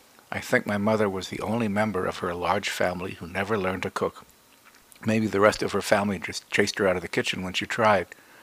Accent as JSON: {"language": "English", "town": "Yorkton", "region": "Saskatchewan", "country": "Canada", "tie": "born or raised there", "said": "From there, I went to my hometown, Yorkton, Saskatchewan."}